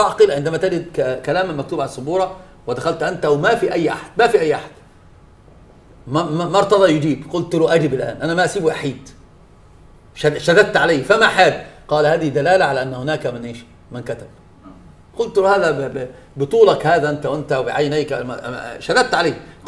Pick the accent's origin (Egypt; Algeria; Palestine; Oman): Egypt